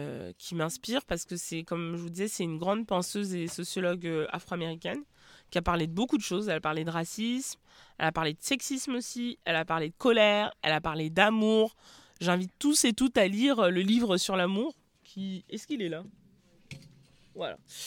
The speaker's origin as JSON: {"language": "French", "country": "Cameroon", "said": "Moi, je suis camerounaise en plus."}